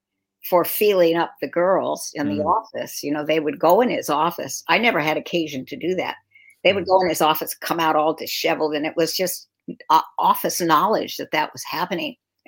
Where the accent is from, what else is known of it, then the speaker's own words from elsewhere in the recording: Portland, Oregon, United States; And I want to tell people that I grew up in Portland, where you live.